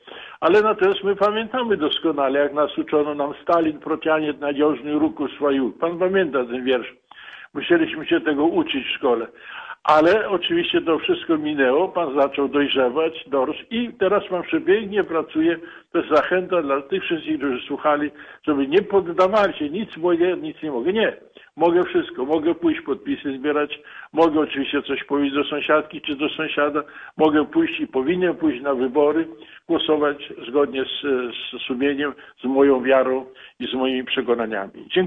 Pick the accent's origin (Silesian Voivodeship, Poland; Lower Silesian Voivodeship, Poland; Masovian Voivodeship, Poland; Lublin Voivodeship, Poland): Lublin Voivodeship, Poland; no to ja pochodzę z dawnego powiatu Biała Podlaska, obecnie Łosice